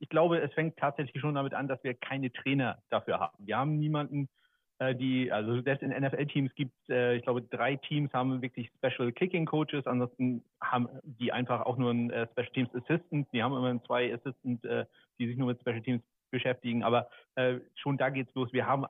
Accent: Kiel, Schleswig-Holstein, Germany; Und als Kieler bin ich so ein bisschen in Hamburg affin.

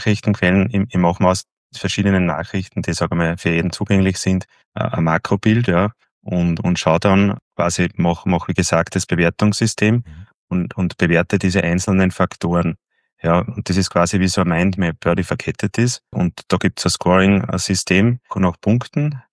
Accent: Gmunden, Upper Austria, Austria; wohnhaft bin ich in Oberösterreich, genauer gesagt in Gmunden. Das ist zwischen Linz und Salzburg.

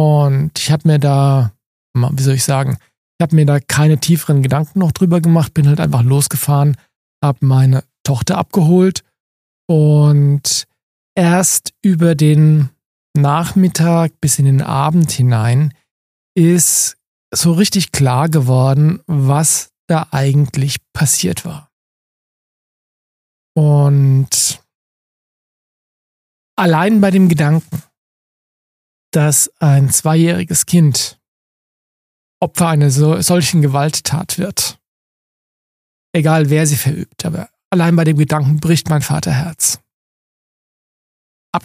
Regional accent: Aschaffenburg, Bavaria, Germany; Ich bin in Aschaffenburg geboren. Ich bin hier groß geworden die meiste Zeit, lebe hier die meiste Zeit. Ich habe nur wenige Jahre meines Lebens außerhalb von Aschaffenburg verbracht. Aschaffenburg ist meine Heimat. Aschaffenburg ist meine Stadt.

